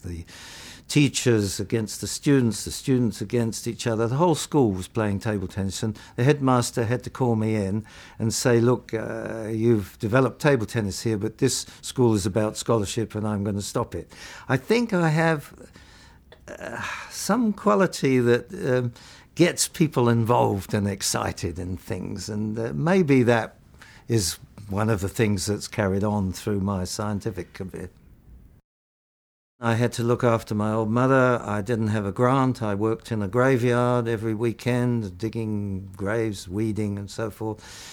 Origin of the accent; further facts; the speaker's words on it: Greenford, London, United Kingdom; I think I was born in Portobello Road in London, but we then moved to Ealing, Greenford. I went to Greenford County Grammar School.